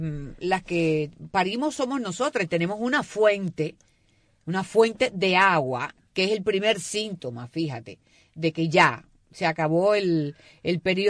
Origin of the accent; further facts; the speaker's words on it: Cuba; como los cubanos vivimos en una isla